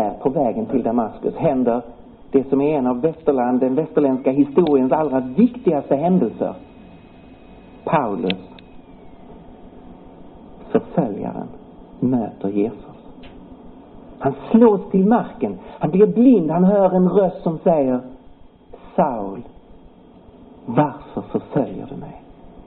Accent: Lund, Skåne, Sweden; det där gillar jag som kommer från en universitetsstad. Ni hör kanske att jag är skåning, född och uppvuxen i Lund.

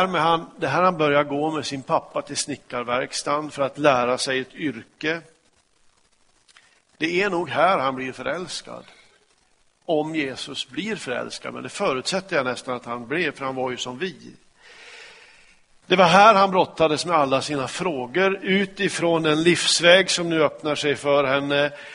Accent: Kramfors, Västernorrland County, Sweden; kom jag till stadsbiblioteket i Kramfors där jag växte upp

